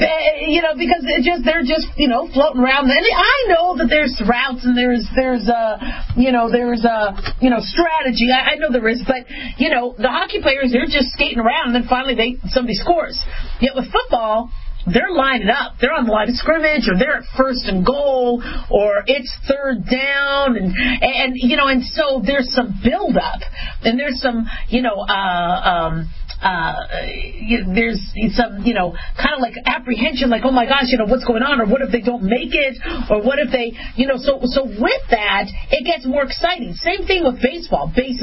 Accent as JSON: {"language": "English", "town": "Phoenix", "region": "Arizona", "country": "United States", "tie": "born or raised there", "also_born_or_lived": "Las Vegas, Nevada / Los Angeles, California", "said": "You know, I grew up in Phoenix. I grew up in Vegas. I was born in L.A."}